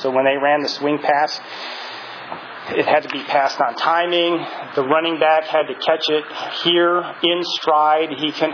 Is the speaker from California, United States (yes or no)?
yes; California, United States; But I think back when I was a kid, and so I grew up in the Bay Area, you know